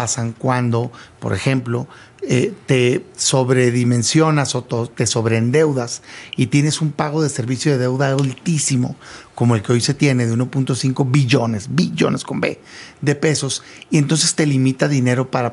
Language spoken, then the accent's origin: Spanish; Sonora, Mexico; now in Mexico City, Mexico; Mira, yo soy de Sonora, pero tengo años viviendo acá, en la zona metropolitana, digamos, entre Ciudad de México y el Estado de México.